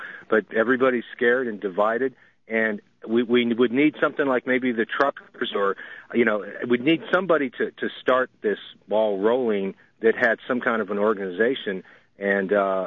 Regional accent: Chandler, Arizona, United States; now in Austin, United States; That's my old hometown, Chandler, Arizona. I'm in Austin right now, but I grew up in Chandler, which is kind

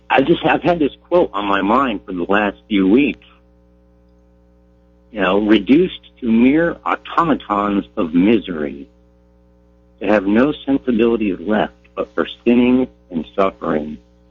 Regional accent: Detroit, Michigan, United States; I should just say I'm from Detroit.

